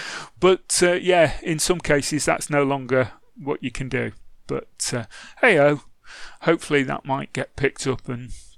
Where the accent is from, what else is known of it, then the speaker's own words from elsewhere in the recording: England, United Kingdom; I'm English. It's mate.